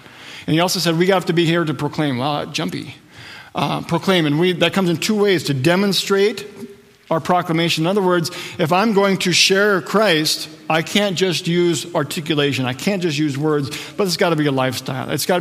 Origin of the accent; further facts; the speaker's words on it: Wadena, Minnesota, United States; He was speaking in my hometown of Wadena.